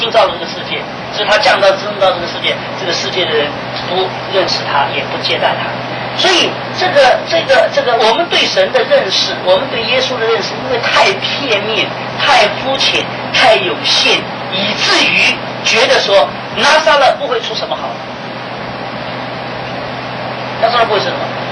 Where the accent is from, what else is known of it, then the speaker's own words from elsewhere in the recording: China; 我是从中国来的